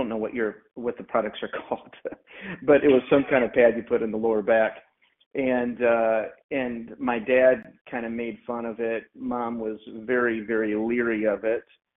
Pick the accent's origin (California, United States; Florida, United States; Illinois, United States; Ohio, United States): Ohio, United States; also born or lived in Michigan; Well, I was born in Michigan, raised in Ohio